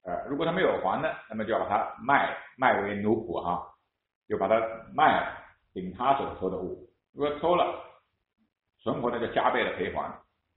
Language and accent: Chinese; China; 但是我们中国人要偷一发十，偷一发百是吧？